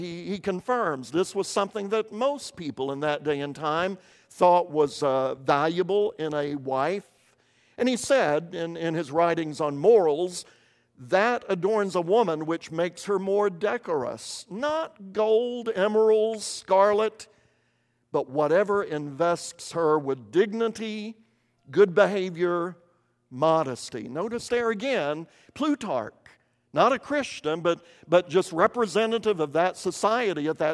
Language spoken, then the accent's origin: English; Kentucky, United States; Some religions that I grew up around in Eastern Kentucky in the 60s and 70s